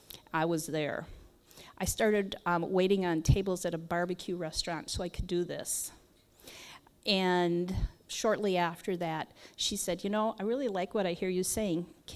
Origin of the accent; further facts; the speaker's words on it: Minneapolis, Minnesota, United States; I grew up in Minneapolis. That's right. And even though I had a house with a little tiny plot, I was always in the dirt.